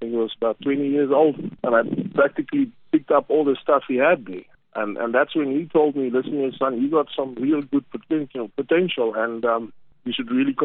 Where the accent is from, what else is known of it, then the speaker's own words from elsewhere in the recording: South Africa; Being a South African as well, I am.